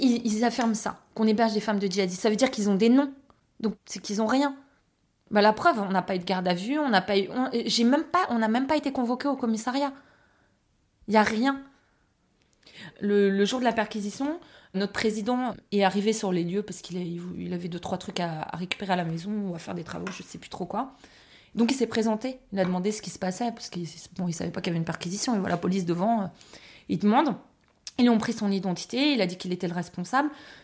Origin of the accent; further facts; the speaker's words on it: Versailles, Île-de-France, France; Oui, je suis originaire de Versailles, oui.